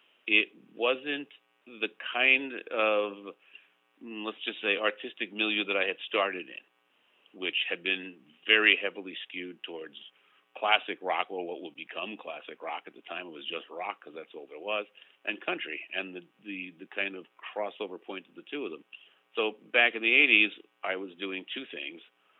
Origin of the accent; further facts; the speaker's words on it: Queens, New York, United States; I was brought up in Queens, New York. We could literally see Manhattan from my mother's backyard. You could see the World Trade Center being built. But we also had factories on the block.